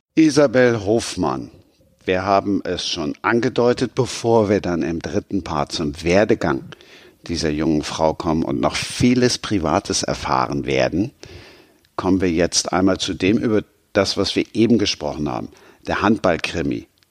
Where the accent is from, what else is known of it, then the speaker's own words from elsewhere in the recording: Cologne, North Rhine-Westphalia, Germany; ich komme ja aus Köln